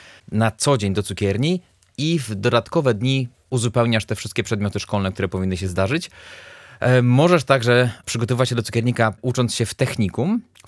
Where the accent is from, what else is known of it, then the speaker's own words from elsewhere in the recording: Stargard, West Pomeranian Voivodeship, Poland; to jest moje rodzinne miasto, Stargard pod Szczecinem.